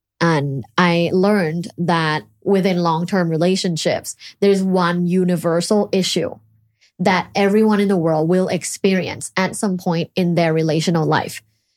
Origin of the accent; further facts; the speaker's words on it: Thailand; English is a second language; So I grew up in Thailand and I went to an all-girls Catholic school.